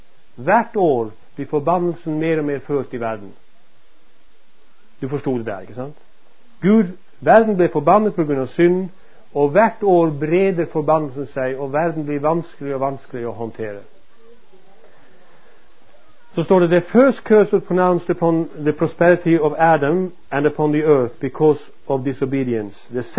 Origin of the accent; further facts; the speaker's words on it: Northern Norway, Norway; jeg kommer fra Nord-Norge. Min mor var adventist, og hun trodde på skriften